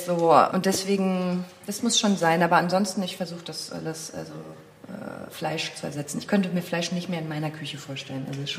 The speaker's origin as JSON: {"language": "German", "town": "Usedom", "region": "Mecklenburg-Vorpommern", "country": "Germany", "tie": "born or raised there", "also_born_or_lived": "Wolgast", "said": "Auf der Insel Usedom. Also ich bin nicht auf der Insel Usedom geboren, aber da bin ich groß geworden. Ich bin in Bolgas"}